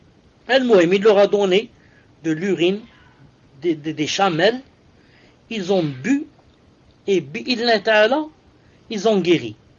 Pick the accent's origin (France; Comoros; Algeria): Algeria; pour aller vers le sud, chez nous en Algérie, dans certains endroits